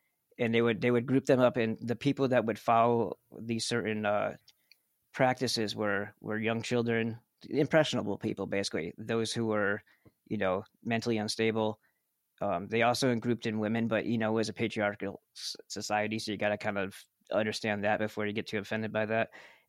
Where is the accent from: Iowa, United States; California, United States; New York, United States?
New York, United States; I'm from New York, so it's like Ghostbusters